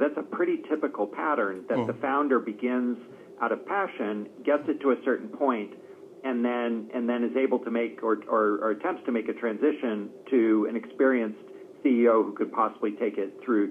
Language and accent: English; Boston, Massachusetts, United States; As I told Dave, I'm from Boston. It's great. We have two guests from Boston.